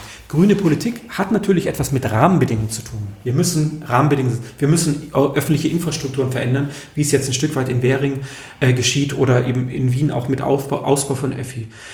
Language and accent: German; Mainau, Baden-Württemberg, Germany; now in Frankfurt am Main, Germany; ich bin auf der Insel Mainau aufgewachsen, im Bodensee, auf dieser grünen Insel